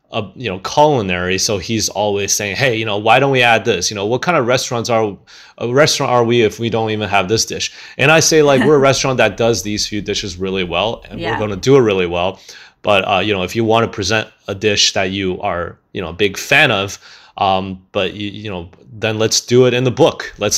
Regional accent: Michigan, United States; Because, you know, as I was growing up in Michigan, you know, the students there, they don't have family here.

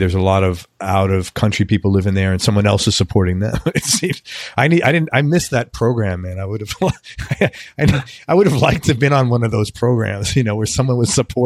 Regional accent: Bronx, New York, United States; I mean, I grew up in the Bronx, and so we've gone back many times

